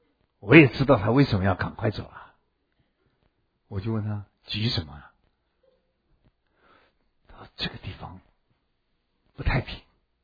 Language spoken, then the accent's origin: Chinese; China; 哎，你知道我们中国人的神呢，说句实在话都比较小，同意不同意？